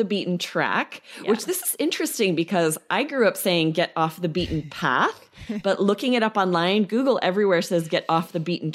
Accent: Idaho, United States; where I grew up in Idaho, we said get off the beaten path.

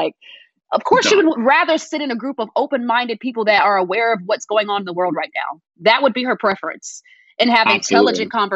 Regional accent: Georgia, United States; I grew up in Georgia, so I just get her sense of humor

